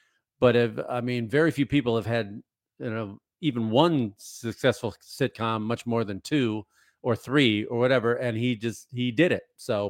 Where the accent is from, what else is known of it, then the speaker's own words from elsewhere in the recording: Wisconsin, United States; born there; Help me out, because I was born in Wisconsin.